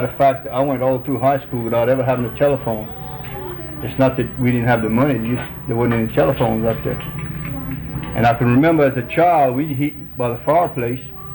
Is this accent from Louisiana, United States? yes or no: yes; Louisiana, United States; I was born and raised near Chitanya, Louisiana. It's a little old bitty town northeast of here.